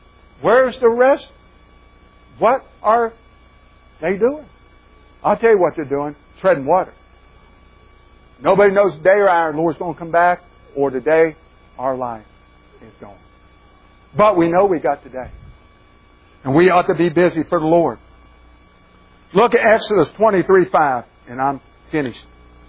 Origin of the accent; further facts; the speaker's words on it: South Carolina, United States; And down to South Carolina, my home state, down in Columbia